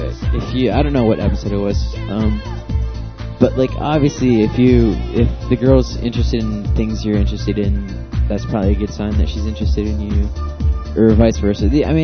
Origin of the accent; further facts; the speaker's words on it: Midwest, United States; We're from the Midwest.